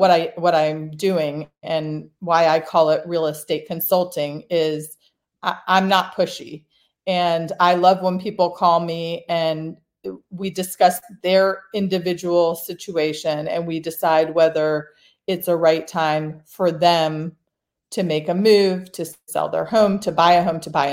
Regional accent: Sandy Springs, Georgia, United States; also born or lived in Atlanta; I am an Atlanta native. I've been here my whole life. I grew up in Sandy Springs and I live in Dunwoody, and I love this city

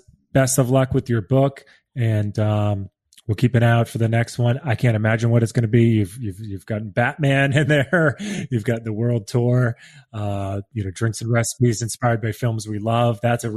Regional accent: Boston, Massachusetts, United States; accent: Boston; I think my old Boston accent came through there.

